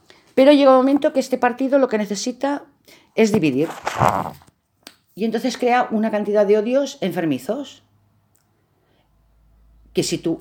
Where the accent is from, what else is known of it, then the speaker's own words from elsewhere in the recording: Catalonia, Spain; Yo misma soy catalana, estoy casada con mi marido desde hace 30 años y nos hablamos en castellano, porque nos conocimos así y hablamos en castellano entre nosotros. Fuera hablamos en catalán